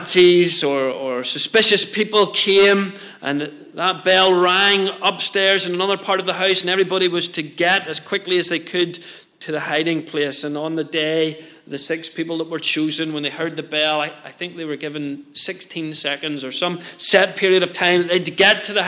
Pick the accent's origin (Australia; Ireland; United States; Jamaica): Ireland; now in Scotland, United Kingdom; I'm an Irish man living in Scotland.